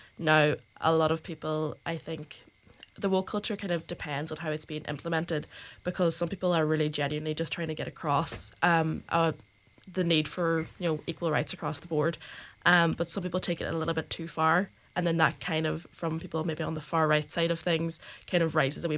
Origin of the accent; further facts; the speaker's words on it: Fanad, County Donegal, Ireland; I mean, I'm from Fannad, so you do be hearing the cars raving going past the house and the rally and everything